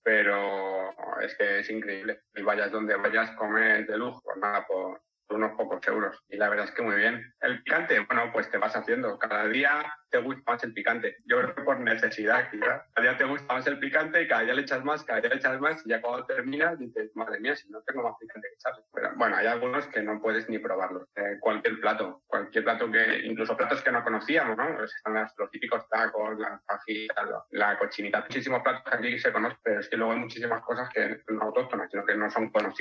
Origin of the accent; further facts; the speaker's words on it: Spain; No, pues somos españoles.